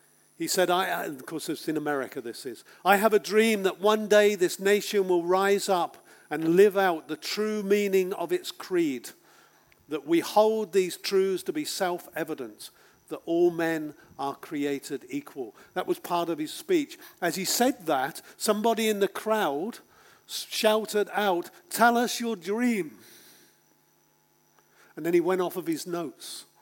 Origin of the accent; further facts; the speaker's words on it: England, United Kingdom; I'm a Brit, I'm from England.